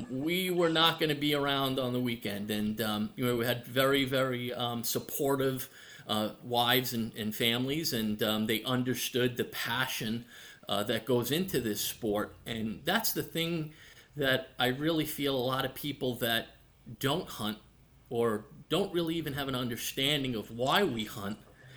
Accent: New York, United States; I actually grew up in New York, right on the border of Brooklyn and Queens.

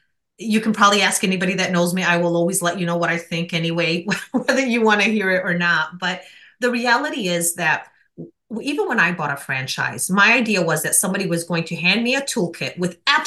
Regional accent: Michigan, United States; somebody born and raised in the Michigan area might know. I know when lake season is, I know when hunting season is, right? Those are things specific to us and our community.

